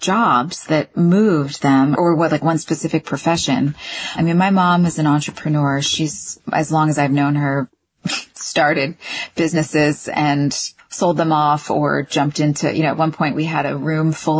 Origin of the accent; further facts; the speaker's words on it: Texas, United States; but the South is so in my bones. And so much of that came from growing up in Texas around the country music and the football and the manners